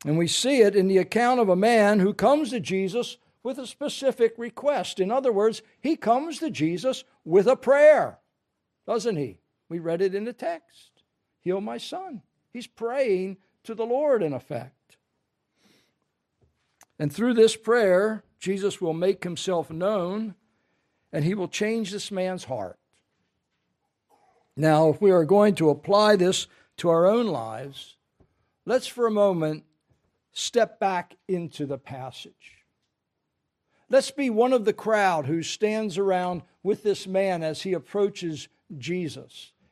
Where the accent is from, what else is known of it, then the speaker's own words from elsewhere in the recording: Pottstown, Pennsylvania, United States; Now, brothers and sisters, I was not born in Philadelphia. I was born and raised in Pottstown, Pennsylvania.